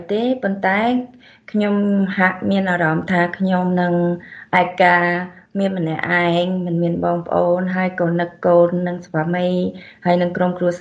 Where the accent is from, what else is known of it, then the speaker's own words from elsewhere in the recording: Battambang, Cambodia; moved away as an adult; also born or lived in Phnom Penh; now in United States; ចាខ្ញុំអ្នកបាត់ដំបងខ្ញុំមានស្រុកកំណើតនៅបាត់ដំបងហើយខ្ញុំបានបន្តការសិក្សាពេលចាក់ជាប់ថ្នាក់ទី12បានមកបន្តការសិក្សានៅភ្នំពេញហើយក៏បន្តការរស់នៅនៅភ្នំពេញ